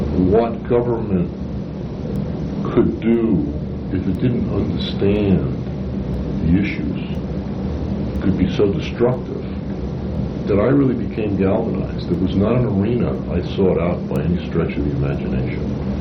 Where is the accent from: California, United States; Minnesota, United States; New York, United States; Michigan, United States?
New York, United States; Queens; Oh, I grew up in Queens.